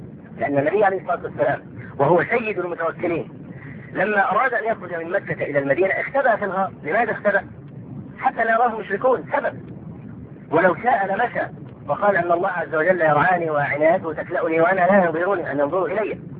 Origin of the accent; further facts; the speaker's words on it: Egypt; عندنا في مصر